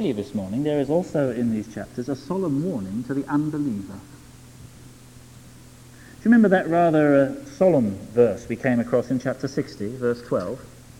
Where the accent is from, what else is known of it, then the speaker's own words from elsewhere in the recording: England, United Kingdom; As an Englishman, I find that difficult. Why wasn't the Messiah born in London, eh?